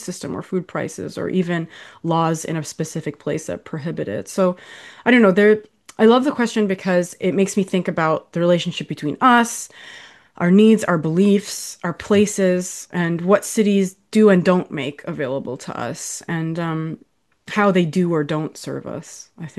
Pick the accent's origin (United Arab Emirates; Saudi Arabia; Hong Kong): Saudi Arabia; Riyadh, Riyadh Province; also born or lived in New York, United States; I grew up in Riyadh, Saudi Arabia, which is humongous. I lived in New York, which is humongous in a totally different way, and really organized as well in a way that where I grew up was not.